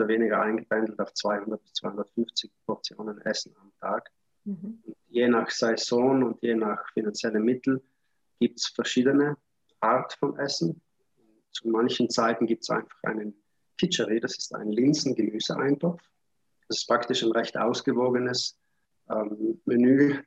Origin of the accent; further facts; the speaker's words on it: India; Also wir sind Inder, auch Inder Ausland, also im westlichen Ausland